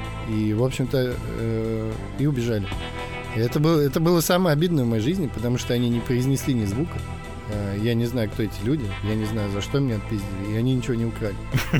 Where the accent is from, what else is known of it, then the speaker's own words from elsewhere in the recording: Siberia, Russia; Я был малой, ну что-то мне было, наверное, лет 11 или 12. Я шел в школу, это было у меня на родине в Сибири.